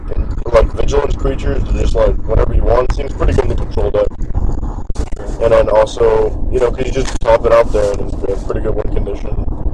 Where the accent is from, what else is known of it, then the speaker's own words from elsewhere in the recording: Russia; I don't know how to say that word. I'm from Russia.